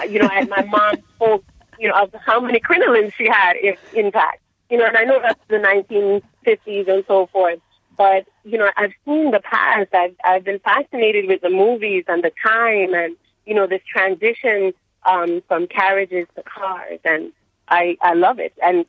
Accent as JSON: {"language": "English", "country": "Jamaica", "lives_now": "Fort Lauderdale, United States", "said": "I am Jamaican, and my skin is dark"}